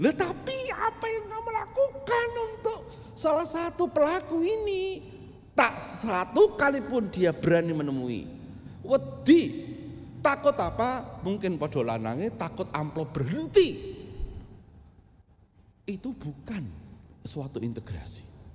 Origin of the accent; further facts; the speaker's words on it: Jepara, Central Java, Indonesia; now in Yogyakarta, Indonesia; Jadi saya besar di Jepara lalu kuliah di Jogja, jadi pendeta di Salatiga, lalu sekarang jadi dosen di Jogja.